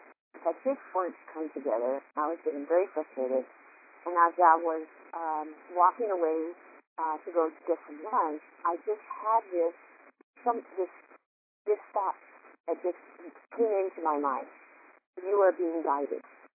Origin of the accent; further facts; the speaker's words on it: Long Beach, California, United States; I'm from Long Beach, California.